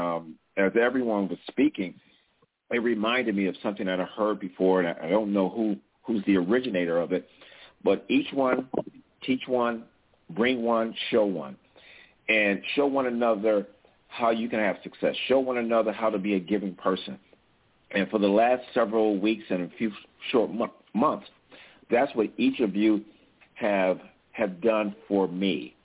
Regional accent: Buffalo, New York, United States; You know, as Ron said, I'm from Buffalo, New York. I reside here.

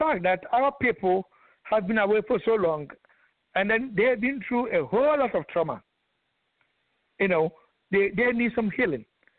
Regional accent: Ghana; When I was born and raised in Ghana, both parents are Ghanaians from Asebu.

